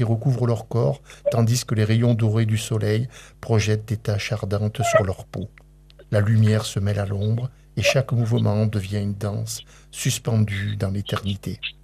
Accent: Iran; moved away; C'est toujours quelque chose qui m'a surpris quand j'étais gamin en Iran.

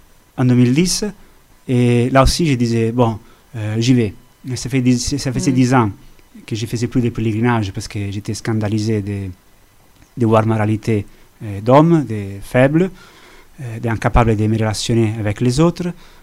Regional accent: Rome, Lazio, Italy; French is a second language; moved away as an adult; now in France; Je ne voulais pas rester à Rome, parce que je suis de Rome.

